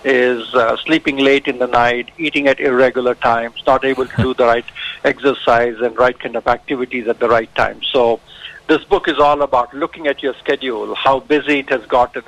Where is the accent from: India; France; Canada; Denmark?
India; now in California, United States; I'm originally from India, yes. I was born and brought up in India.